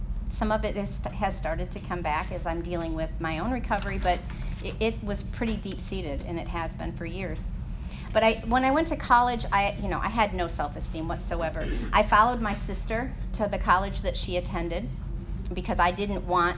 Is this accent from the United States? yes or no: yes; Michigan, United States; moved away as an adult; now in Texas, United States; he took a job down here in Texas, so I moved from Michigan to Texas. I took my first plane ride when I moved to Texas, and because I was this Midwestern small town girl